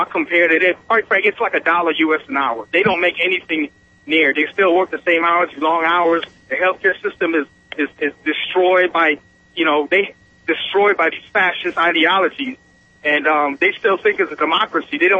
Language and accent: English; Trinidad & Tobago; now in United States; I'm not from this country. I'm from Trinidad and Tobago